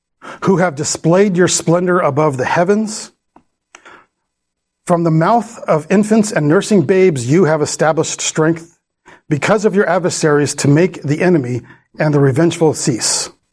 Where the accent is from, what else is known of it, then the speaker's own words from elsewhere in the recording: Phoenix, Arizona, United States; you know, I'm from Phoenix. And when, you know, in Phoenix, you know, I remember as a kid, my dad would say, go out and count the stars.